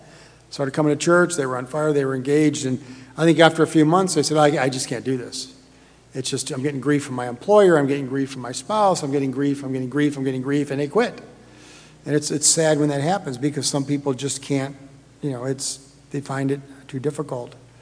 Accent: Michigan, United States; I'm from Michigan, so who would, like, why would that even be a problem, right? But that's a big thing. I mean, when I grew up in southern Michigan

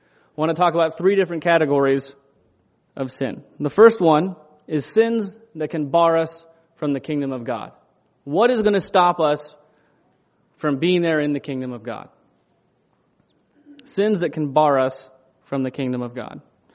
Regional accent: Ohio, United States; Now, I grew up in Ohio

